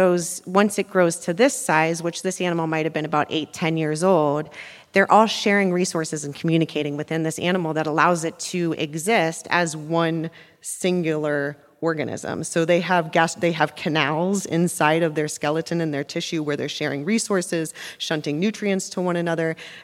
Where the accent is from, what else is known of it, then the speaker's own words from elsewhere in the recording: Ohio, United States; I'm from Ohio in the Midwest. And so that certification dive was in a limestone quarry.